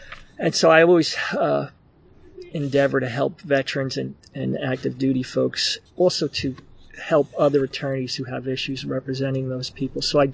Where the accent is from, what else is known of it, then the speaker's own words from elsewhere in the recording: Paterson, New Jersey, United States; born there; now in Tacoma, United States; No, I was born in Paterson, New Jersey. And so I lived in northern New Jersey, you know, urban New Jersey and New York City.